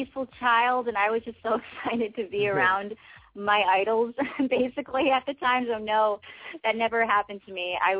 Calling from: New York, United States; I'm calling from New York. That's where I'm based.

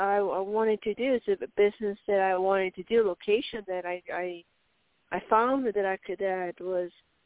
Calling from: Arizona, United States

